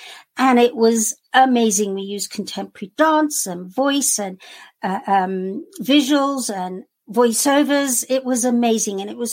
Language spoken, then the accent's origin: English; Kenya; because we're from Kenya, although she didn't die in Kenya.